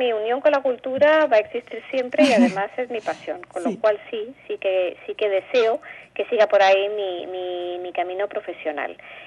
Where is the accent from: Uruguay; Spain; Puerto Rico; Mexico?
Spain; moved away; Aquí uno es famoso cuando dice que es español. ¡Oh, español! ¿Qué haces aquí siendo español? ¿Cómo es que te vienes desde España aquí, no?